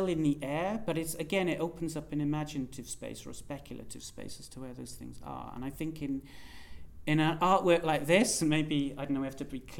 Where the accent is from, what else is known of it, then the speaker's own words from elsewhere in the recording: Cardiff, Wales, United Kingdom; also born or lived in London; I come from Cardiff in Wales, right? And that is... There are some insanely rough areas there. And also living in London for like 15 years